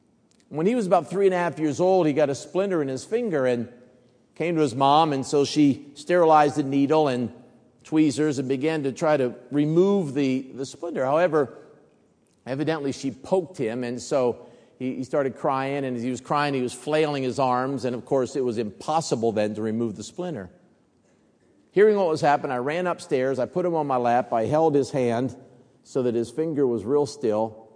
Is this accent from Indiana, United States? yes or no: no; San Antonio, Texas, United States; So when I grew up in Assemblies of God Church in San Antonio.